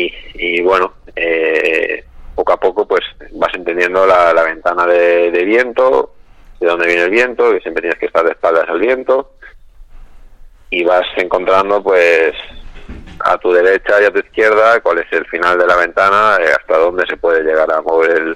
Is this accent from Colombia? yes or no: no; Valencia, Valencian Community, Spain; Bueno, pues yo soy de Valencia, de... Suelo navegar aquí entre el Marín Blau, que es la zona de Cullera, y Denia.